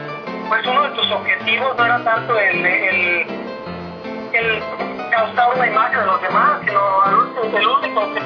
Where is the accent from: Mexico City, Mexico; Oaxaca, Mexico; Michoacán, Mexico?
Michoacán, Mexico; now in United States; Soy de Michoacán.